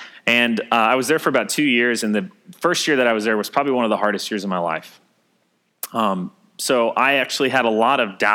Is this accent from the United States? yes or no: yes; Southern United States, United States; I was living in England. I was from the South, and nobody cared about country music